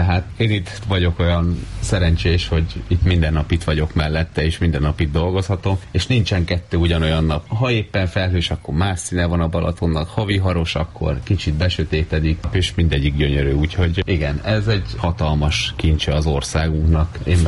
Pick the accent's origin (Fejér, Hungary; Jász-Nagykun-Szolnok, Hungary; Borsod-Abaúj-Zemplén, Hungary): Fejér, Hungary; Vál; Velencei tavon kezdtem versenyezni, de egy odébb lévő faluba Válon nőttem föl. Az is egy igazi falu volt, úgyhogy én szeretem ezt a falusi életet